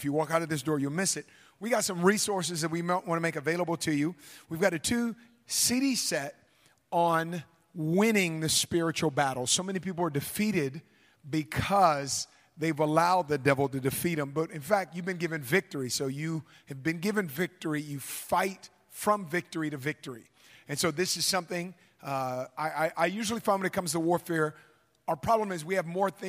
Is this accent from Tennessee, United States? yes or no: no; Oakland, California, United States; Growing up in West Oakland, we didn't have a refrigerator. We had an ice box, okay?